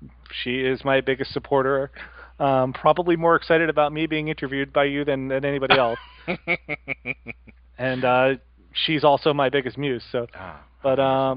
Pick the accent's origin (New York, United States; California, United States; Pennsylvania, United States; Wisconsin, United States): New York, United States; New York City; I was born on the East Coast. Grew up mostly around New York City area.